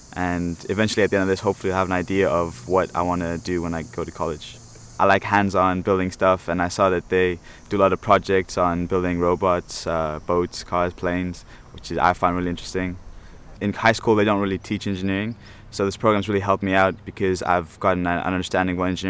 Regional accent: Nairobi, Kenya; now in United States; I'm from Nairobi, Kenya. I'm here at Cornell for the engineering program.

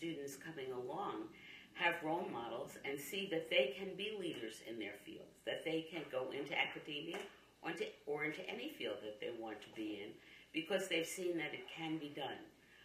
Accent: New York City, New York, United States; I grew up in the Bronx, New York, in a small, very ethnic community.

